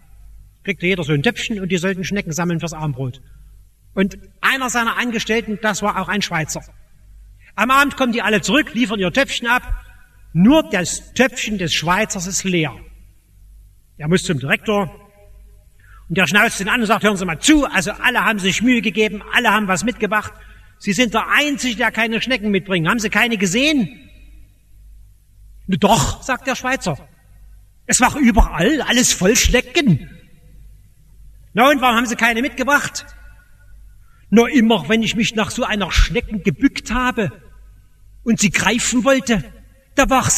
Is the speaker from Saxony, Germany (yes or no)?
yes; Dresden, Saxony, Germany; Ich bin in Dresden geboren und ich bin oft an dieser Kirche als Kind vorbeigegangen.